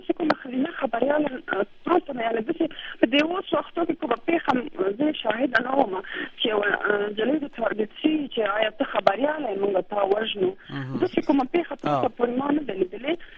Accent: Laghman, Afghanistan; مونږ د مثلا د لغمان ولایت یو.

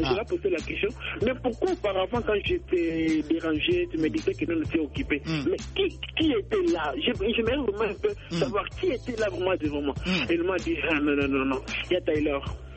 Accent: Tshikapa, Kasaï, DR Congo; born there; je suis né à Tchikapa.

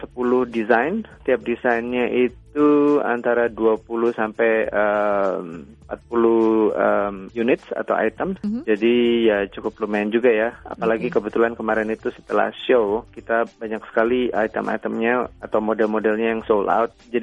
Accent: Surabaya, East Java, Indonesia; now in United States; Saya aslinya dari Surabaya.

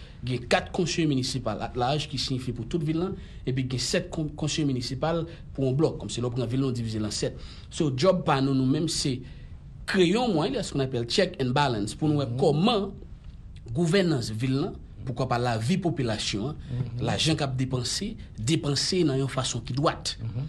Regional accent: Gonâve, Ouest, Haiti; Je suis haïtien, natif natal.

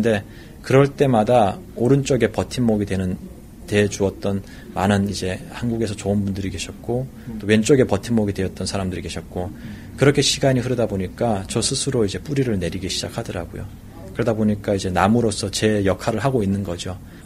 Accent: North Korea; 제가 북한에서 왔기 때문에

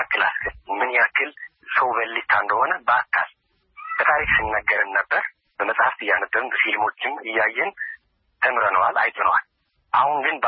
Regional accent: Tigray, Ethiopia; moved away; እኛ ከምዕራብ ትግራይ ነን ተፈናቅለን የመጣ ነው።

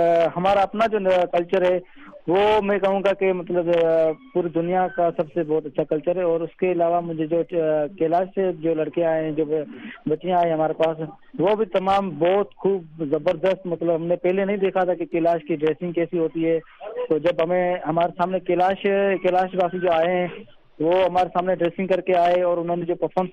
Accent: Sanghar, Sindh, Pakistan; میں سانگڑ سے ہوں. سانگڑ سے 25 کلومیٹر دور ایک ہمارا گاؤں ہے, چوٹیاری شہر.

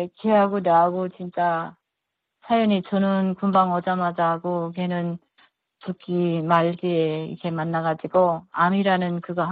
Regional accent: North Korea; 제가 탈북자고

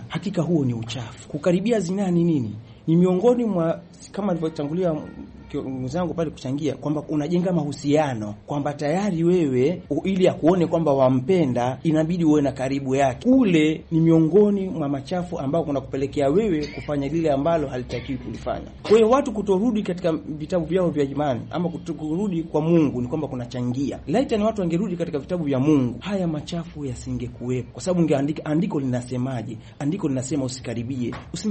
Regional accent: Tanga Region, Tanzania; miongoni mwa vijana ambao wanaishi na maambukizi ya virusi vya ukimwi. Natokea pale mkoani Tanga

